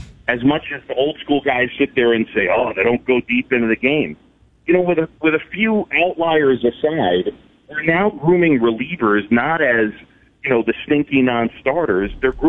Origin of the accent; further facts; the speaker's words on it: New York City, New York, United States; I grew up in New York City.